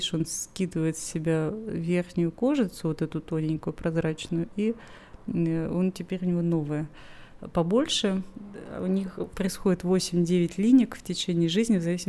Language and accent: Russian; Russia; Никаких проблем из-за того, что я россиянка, у меня не было.